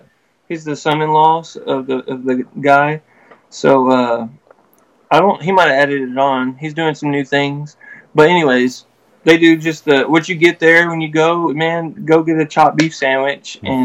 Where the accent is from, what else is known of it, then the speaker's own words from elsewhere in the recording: Lubbock, Texas, United States; Yeah, I grew up in Lubbock. Well, right outside the city limits. Okay. So, or in the cotton fields. But yeah, born and raised here.